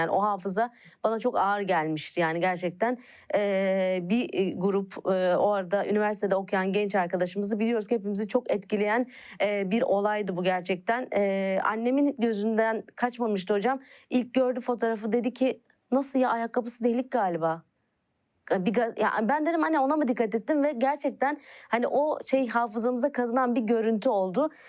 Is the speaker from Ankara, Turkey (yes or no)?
no; Kars, Turkey; Ben Karslıyım.